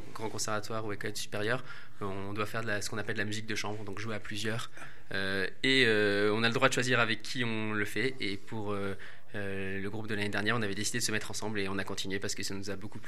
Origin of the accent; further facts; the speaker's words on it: Tours, Centre-Val de Loire, France; Exactement, je viens de Tours.